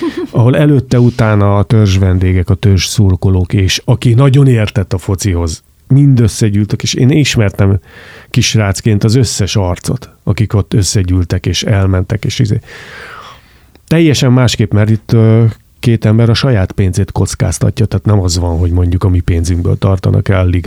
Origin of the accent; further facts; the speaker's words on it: Nyíregyháza, Szabolcs-Szatmár-Bereg, Hungary; én még emlékszem, hogy gyerekkoromban Nyíregyházán nőttem föl